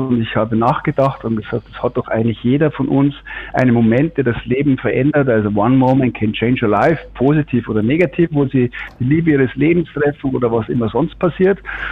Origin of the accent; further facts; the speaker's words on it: Munich, Bavaria, Germany; Ich komme aus München.